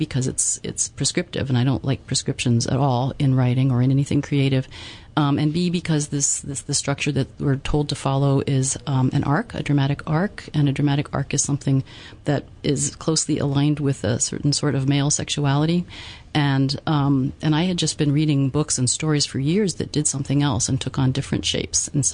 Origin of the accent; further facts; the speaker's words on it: Australia; also born or lived in Washington / Los Angeles / South America; because I was from Australia and white Australians had come from elsewhere, and I could trace my family back only a couple generations. And, you know, and then growing up in Washington and in Los Angeles and in South America, I did not know where home would be.